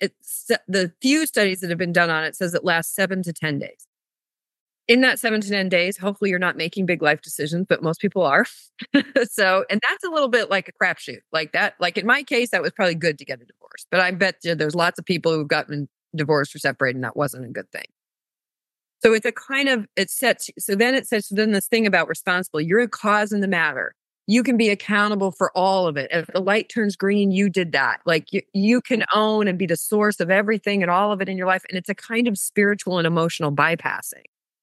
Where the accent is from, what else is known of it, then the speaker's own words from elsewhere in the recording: Seattle, Washington, United States; I'm from Seattle, right?